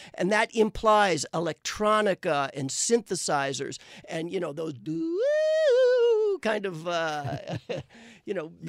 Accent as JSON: {"language": "English", "region": "New York", "country": "United States", "tie": "born or raised there", "said": "Growing up in New York, if you live in the city, everyone knows about this gentleman who drives around in the car"}